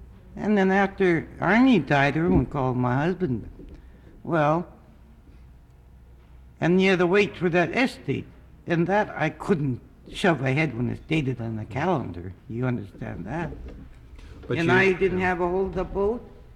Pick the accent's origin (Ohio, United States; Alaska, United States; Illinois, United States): Alaska, United States; Lake Bay; born there; I was born in Lake Bay, Alaska.